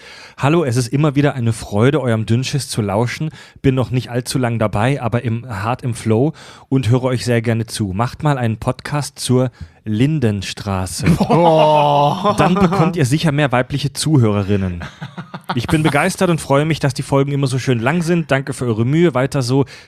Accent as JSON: {"language": "German", "country": "United States", "second_language": "German", "said": "Ich bin ja kein Deutscher, wie man von dem Namen ausgehen kann. Nein, tatsächlich komme ich aus den Vereinigten Staaten."}